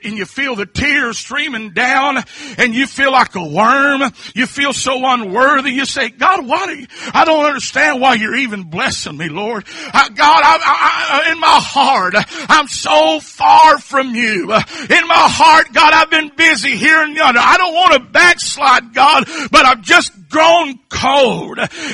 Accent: Kentucky, United States; maybe it's because I'm from Kentucky, I don't know.

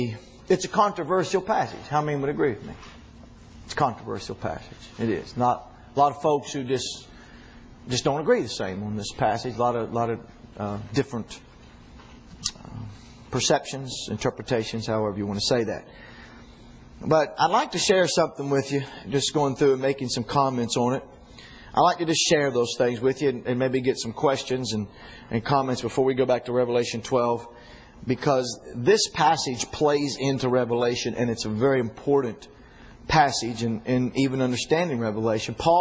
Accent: West Virginia, United States; Then you need to go to my home state of West Virginia.

